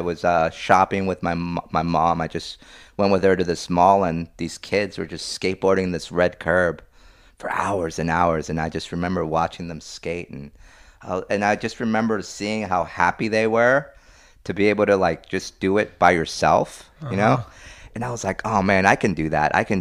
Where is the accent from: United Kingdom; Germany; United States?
United States; Hawaii; English is a second language; also born or lived in Santiago, Chile; I was born in Santiago, Chile, 1976, and lived there till like I was about 6 years old, and then my mom divorced my dad, and you know, she took me with her, and the first place in the United States I lived was Hawaii